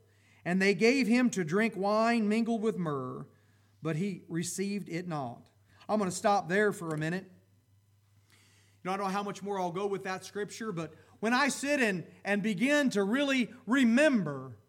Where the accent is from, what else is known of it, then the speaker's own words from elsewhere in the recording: Columbus, United States; accent: thicker accent; growing up in Columbus, I had a much thicker accent. So I got up north, and they teased me about the way I said things.